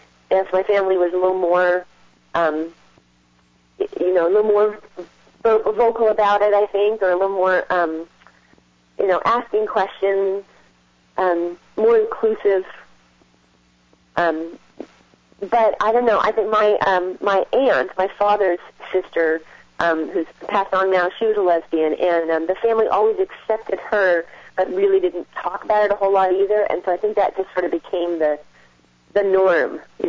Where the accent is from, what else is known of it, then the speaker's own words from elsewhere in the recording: California, United States; born and raised in California, so I'm already, you know, content being here.